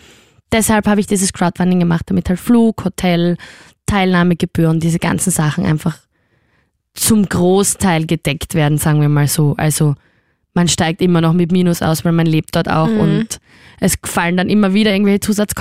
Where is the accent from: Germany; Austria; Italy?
Austria; Styria; now in Vienna, Austria; Und ich bin Sängerin und Schauspielerin und komme eigentlich aus der Steiermark, spreche jetzt aber trotzdem Hochdeutsch mit dir und lebe in Wien zurzeit.